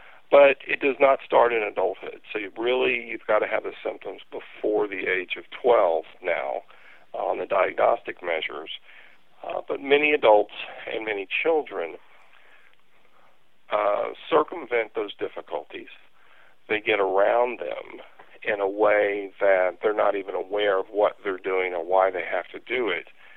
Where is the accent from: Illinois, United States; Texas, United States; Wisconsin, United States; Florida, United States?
Texas, United States; Growing up in Texas, it wasn't always the most comfortable place to be. It's always pretty hot here.